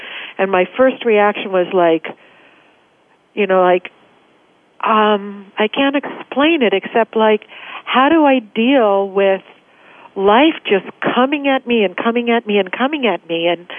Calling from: New York, United States; I'm calling from New York.

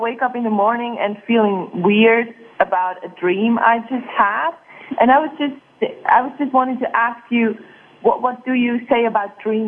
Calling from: Basel, Basel-Stadt, Switzerland; I'm calling from Switzerland, from Basel, actually. I'm sitting in my studio.

